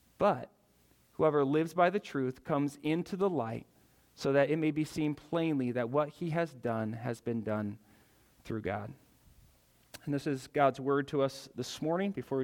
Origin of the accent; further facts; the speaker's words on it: Pella, Iowa, United States; I am from Pella, Iowa.